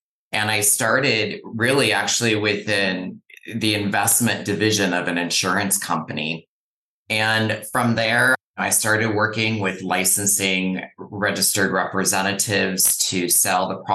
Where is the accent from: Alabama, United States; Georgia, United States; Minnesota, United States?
Minnesota, United States; Le Sueur; So I grew up in Minnesota, and in my early elementary years, I grew up in rural Minnesota, a small town called Le Sueur.